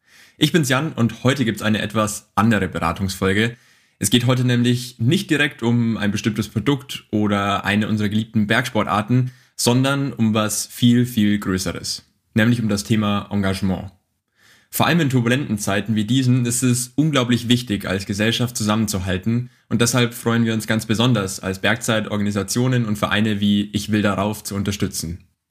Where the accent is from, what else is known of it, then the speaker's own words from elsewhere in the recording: Nuremberg, Bavaria, Germany; ich komme ursprünglich aus Nürnberg, heißt Frankenjura war für mich auch mal so ein bisschen Home-Turf